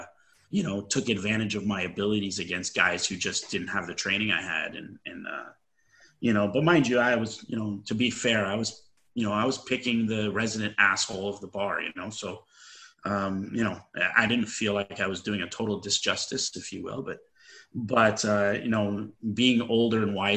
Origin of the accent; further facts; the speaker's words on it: Toronto, Ontario, Canada; I grew up in the Rexdale area. And, my first martial art gym was right in the heart of Jamestown Crescent. And which was a really bad area in the West End.